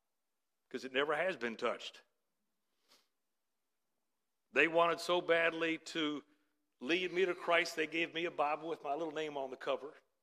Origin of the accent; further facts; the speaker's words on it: Atlanta, Georgia, United States; moved away; And I'm from Atlanta. And I remember moving up here in 98.